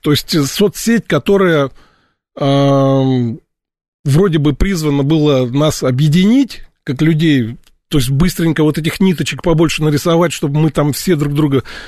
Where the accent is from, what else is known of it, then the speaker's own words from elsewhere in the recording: Russia; Я из России, мне немножко вот как бы обидно